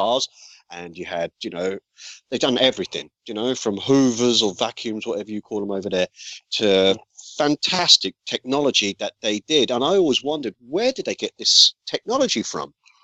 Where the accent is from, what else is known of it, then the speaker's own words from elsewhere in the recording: England, United Kingdom; as growing up in England, it was seemed like a fantastic thing